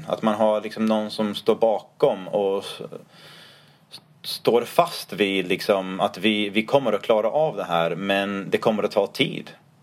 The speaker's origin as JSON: {"language": "Swedish", "country": "United States", "tie": "born or raised there", "second_language": "Swedish", "moved": "as an adult", "lives_now": "Sweden", "said": "Jag växte upp, jag har mina rötter. Både barndom, tonåren och så några universitetsstudieår i Amerika."}